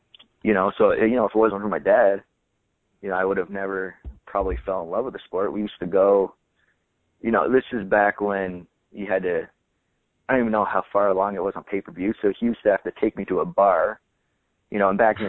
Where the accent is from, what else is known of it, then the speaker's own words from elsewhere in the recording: Canada; the only bad thing about growing up in Canada is we didn't have access to watch